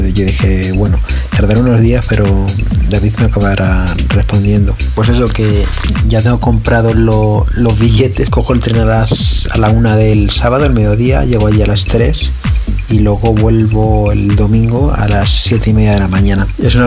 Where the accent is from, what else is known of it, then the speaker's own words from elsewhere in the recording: Madrid, Community of Madrid, Spain; Pues el asunto es que yo soy de Madrid y te iría a ver a Madrid